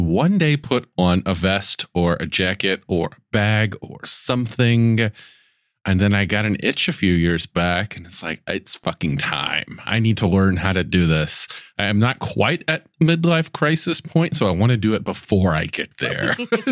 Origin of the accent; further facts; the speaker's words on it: Alabama, United States; which was laughable in my hometown in Lower Alabama.